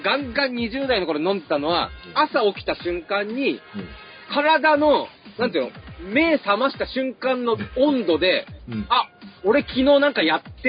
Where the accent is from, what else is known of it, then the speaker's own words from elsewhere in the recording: Fukushima, Japan; 地元福島にいる時に、東京にね、買い物に夏休み、お金を持ってさ